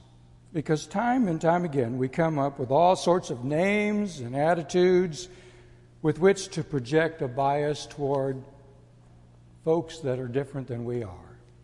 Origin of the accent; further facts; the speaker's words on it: Texas, United States; even if they didn't know I was from Texas, I would just hear these derogatory remarks made about folks from the Lone Star State.